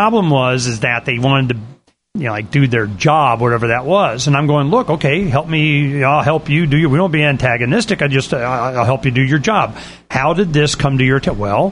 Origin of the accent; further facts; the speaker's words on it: Tucson, Arizona, United States; I'm from Tucson.